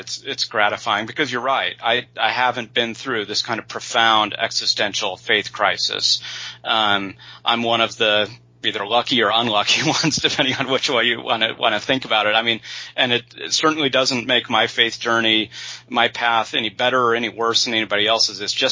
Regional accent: Utah, United States; Born and raised in Utah, I went to BYU for my undergraduate degree, went to the University of Notre Dame for my graduate degrees in history and peace studies.

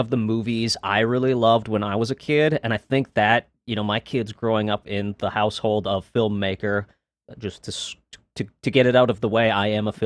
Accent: Minneapolis, Minnesota, United States; I'm a filmmaker from Minneapolis, Minnesota.

